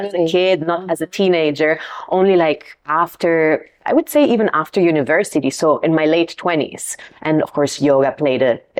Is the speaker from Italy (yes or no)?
yes; Rome, Lazio, Italy; English is a second language; moved away as an adult; now in Brussels, Belgium; So I was born in Rome. So I'm Italian. I lived there for about 25 years of my life. And then, you know, for studies, work, etc., I moved a little bit around. And in 2012, I ended up in Brussels.